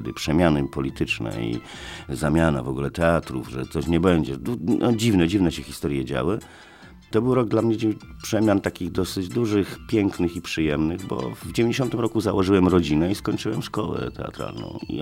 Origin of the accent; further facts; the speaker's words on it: Augustów, Podlaskie Voivodeship, Poland; Bo ja jestem z bardzo dziwnego regionu, jak ja to nazywam Polska B. Ja się wychowałem w Augustowie, to jest daleko, daleko stąd, nad jeziorami.